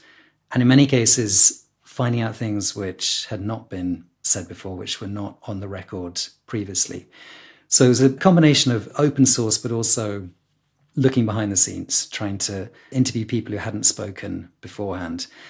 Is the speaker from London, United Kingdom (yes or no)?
yes; London, United Kingdom; I've grown up in London, that I'm British, that I went to a C of E school